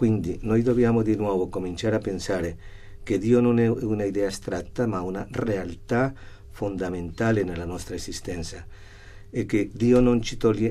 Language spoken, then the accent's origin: Italian; Bogotá, Colombia; also born or lived in Rome; io vengo dalla Colombia, sono nato a Bogotà, ma sono stato qui a Roma parecchio tempo